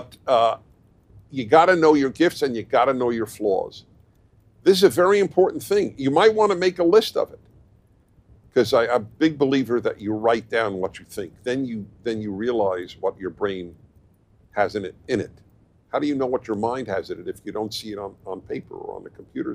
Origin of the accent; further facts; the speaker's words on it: New York City, New York, United States; I grew up in New York, so I go to New York Ranger hockey games every Sunday night that they played at home in New York at Madison Square Garden.